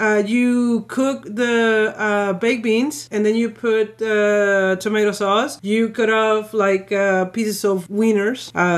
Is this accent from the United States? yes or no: no; Mexico; We don't have chili in Mexico.